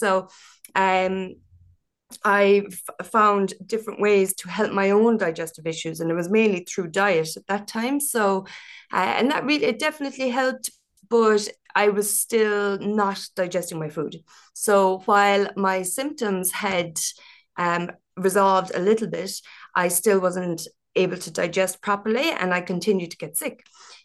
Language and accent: English; Castleisland, County Kerry, Ireland; I'm from Castle Island in County Kerry